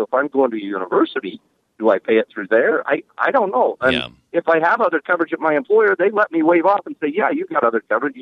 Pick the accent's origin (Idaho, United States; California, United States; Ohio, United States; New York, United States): Idaho, United States; Rexburg; I'll be honest with you. I'm from Rexburg, and it seems like that's my circle of influence.